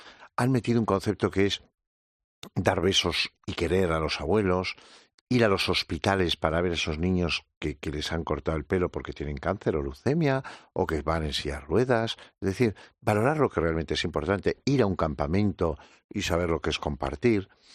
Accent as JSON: {"language": "Spanish", "region": "Navarre", "country": "Spain", "tie": "born there", "said": "en Navarra, que es donde yo nací"}